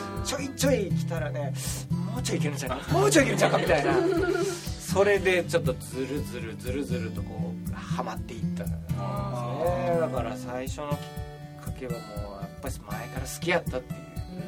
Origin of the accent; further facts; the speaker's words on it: Takarazuka, Hyogo, Japan; たまたまそのうちの地元が僕兵庫県の宝塚なんですけど